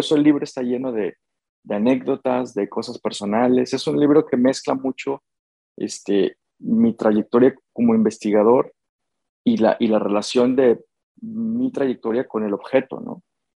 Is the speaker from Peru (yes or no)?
no; Mexico; moved away; Yo estuve, salí hace 18 años de México, estoy llegando a las Américas de regreso 18 años después